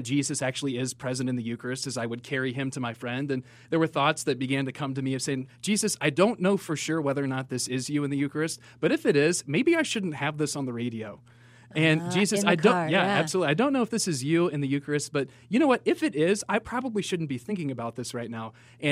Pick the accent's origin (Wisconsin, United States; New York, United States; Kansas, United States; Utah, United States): Kansas, United States; Topeka; also born or lived in Omaha / Texas; So I was born in Omaha, the second one born there. We moved to Texas, added two children, moved to our first house in Topeka, added two children, moved to our current home in Topeka, added two more children.